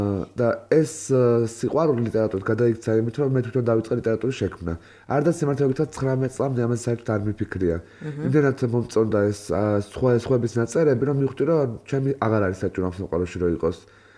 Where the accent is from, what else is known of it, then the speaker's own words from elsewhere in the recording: Batumi, Adjara, Georgia; moved away as an adult; now in Tbilisi, Georgia; მე დავიბადე და გავიზარდა ბათუმში, 18 წელი ვიცხოვრე ბათუმში და 18 წელს ჩამოვედი თბილისში.